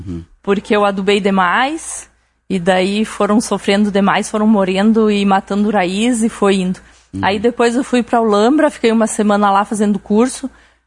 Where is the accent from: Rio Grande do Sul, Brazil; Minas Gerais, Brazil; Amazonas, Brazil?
Rio Grande do Sul, Brazil; Nova Roma do Sul; also born or lived in Antônio Prado; now in Passo Fundo, Brazil; Eu nasci em Antônio Prado, criada em Nova Roma do Sul, que é interior ali de Antônio Prado.